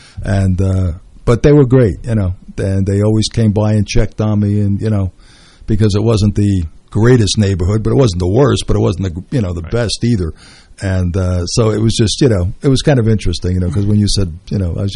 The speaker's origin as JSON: {"language": "English", "town": "Brooklyn", "region": "New York", "country": "United States", "tie": "born there", "said": "I was born in Brooklyn."}